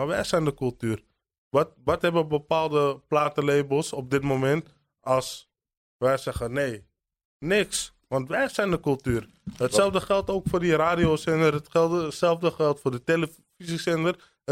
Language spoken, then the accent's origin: Dutch; Amsterdam, North Holland, Netherlands; Dit is de Bijlmer. Ik kan er heel snel een 6 van maken. Dan weet je waar ik vandaan kom.